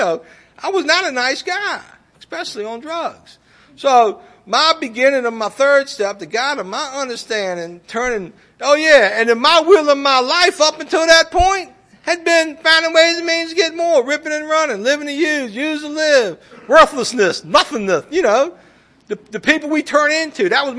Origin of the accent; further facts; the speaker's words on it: Richmond, Virginia, United States; but I'm from Richmond. I know Ebonics